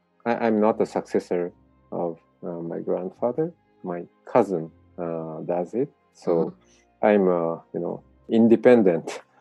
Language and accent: English; northern Japan, Japan; English is a second language; In the northernmost part in Japan, very rural area.